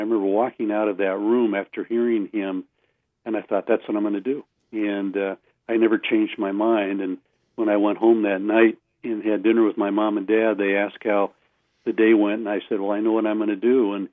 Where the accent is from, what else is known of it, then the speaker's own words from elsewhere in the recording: Portland, Oregon, United States; Well, I grew up in Portland. I went to college in Salem, but grew up in Portland.